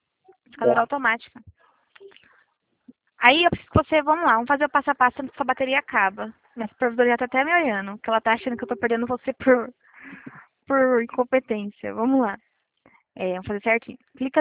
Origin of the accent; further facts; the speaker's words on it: Presidente Prudente, São Paulo, Brazil; Não, sou de Presidente Prudente, interior de São Paulo.